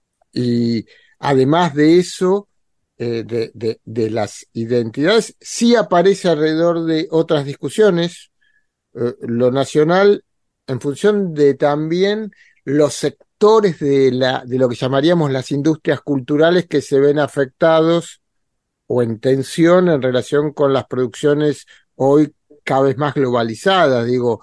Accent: Argentina; los argentinos somos corruptos

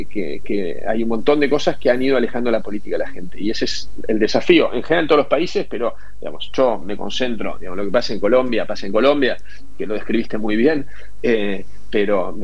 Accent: Argentina

